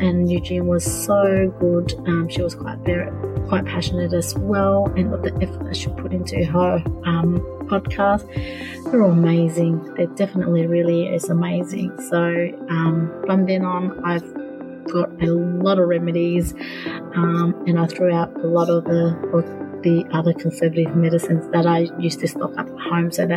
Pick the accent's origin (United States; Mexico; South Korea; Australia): Australia; Perth, Western Australia; I'm from Perth, WA, Australia.